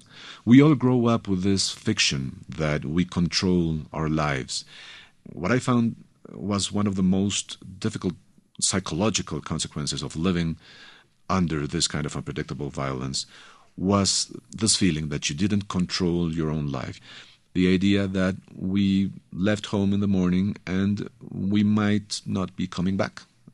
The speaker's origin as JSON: {"language": "English", "country": "Colombia", "tie": "born or raised there", "said": "Well, one of the situations that I grew up living in Colombia in the 80s was young or youngish men trying to become rich very quickly"}